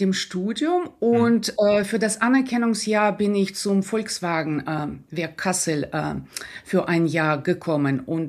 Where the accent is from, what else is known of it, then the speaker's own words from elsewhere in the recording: Russia; now in Germany; ich war ja Russin einfach ohne Bezug. Also ich war nicht diese Auswanderwelle oder auch jüdische Wurzeln habe ich nicht.